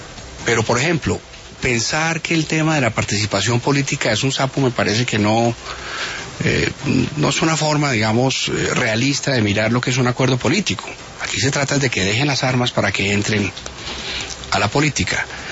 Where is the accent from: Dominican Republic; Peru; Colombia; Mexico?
Colombia